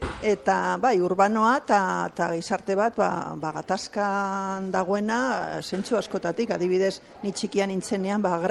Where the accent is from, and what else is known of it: Basauri, Basque Country, Spain; born or raised there; also born or lived in Burgos